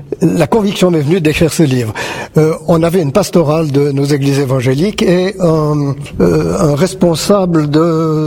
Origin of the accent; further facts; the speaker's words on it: Geneva, Switzerland; Alors, je viens de Genève, en Suisse.